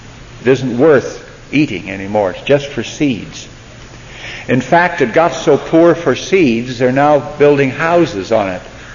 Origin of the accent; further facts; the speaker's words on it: California, United States; born there; There was also a lake in the county in which I was born in Northern California.